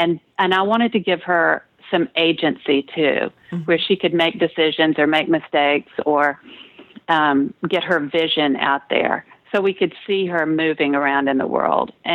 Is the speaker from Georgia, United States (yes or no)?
yes; Atlanta, Georgia, United States; all that is based on the house I grew up in Atlanta.